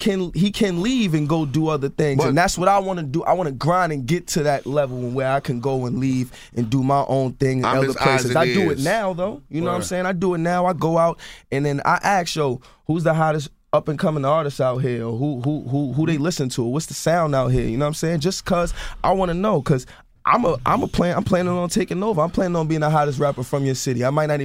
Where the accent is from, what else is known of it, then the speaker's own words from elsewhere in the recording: Harlem, New York, United States; I don't, listen, I'm from